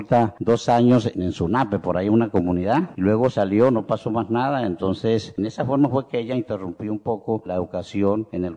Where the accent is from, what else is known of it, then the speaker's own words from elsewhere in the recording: Puerto Carreño, Vichada, Colombia; also born or lived in Puerto Ayacucho, Venezuela; yo soy de Puerto Carreño. Sí, mi madre era venezolana, murió ya hace muchos años, mi padre del Valle del Cauca, pero yo nací en Carreño, me hice mi primaria en el Colegio Pío XI en Puerto Ayacucho y mi secundaria en el Caldas